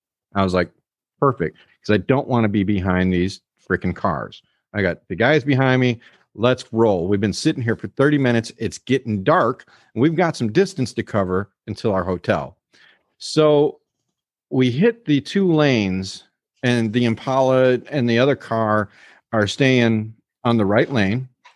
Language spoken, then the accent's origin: English; Florida, United States; and I'm from Florida.